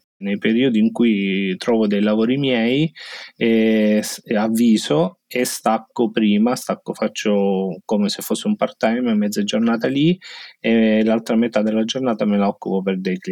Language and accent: Italian; Modena, Emilia-Romagna, Italy; vengo da Modena